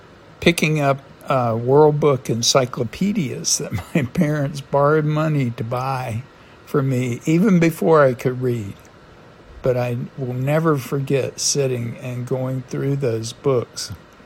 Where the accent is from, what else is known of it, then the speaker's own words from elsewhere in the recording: North Carolina, United States; born there; I was born in Eastern North Carolina in the coastal plain. For those of you who don't know that part of the country, it's a dry, sandy, flat area that's well known for farming.